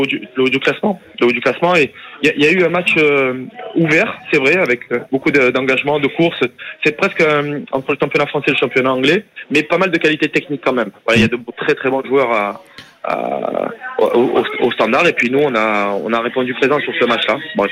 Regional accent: Belgium; Je suis belge.

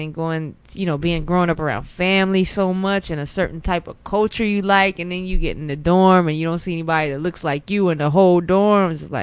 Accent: North Carolina, United States; growing up in North Carolina, small country town, like, I didn't believe it could happen.

